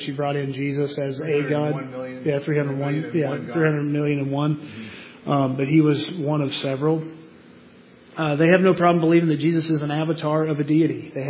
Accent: West Virginia, United States; In my hometown, it was where I grew up in West Virginia, it's just like that.

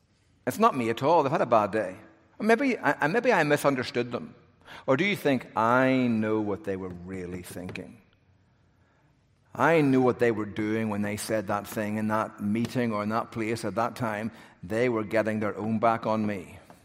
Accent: Ireland; now remember, I'm Irish. My culture holds grudges for 10,000 years.

